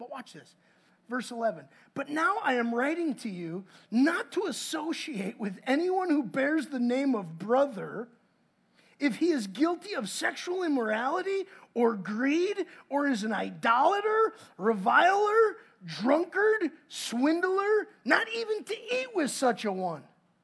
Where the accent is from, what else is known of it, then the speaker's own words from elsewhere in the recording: Wisconsin, United States; I'm from Wisconsin.